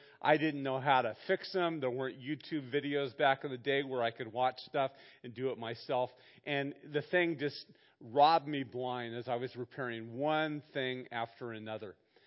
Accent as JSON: {"language": "English", "town": "Santa Barbara", "region": "California", "country": "United States", "tie": "born or raised there", "said": "I didn't have growing up in Santa Barbara, rather poor, and always wanted."}